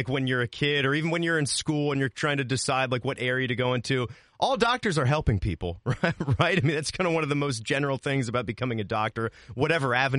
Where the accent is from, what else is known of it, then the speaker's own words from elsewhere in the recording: East Coast, United States; also born or lived in Utah; I grew up on the East Coast my entire life, and then right before my senior year of high school, Dad's like, I'm going to change jobs. You're going to come with me and Mom to Utah.